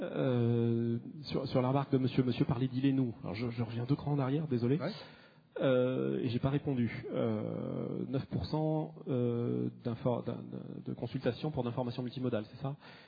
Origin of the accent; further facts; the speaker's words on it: Aix-en-Provence, Provence-Alpes-Côte d'Azur, France; Alors moi, je viens d'Aix-en-Provence, la région d'Aix-Marseille. Je suis venu à Bordeaux.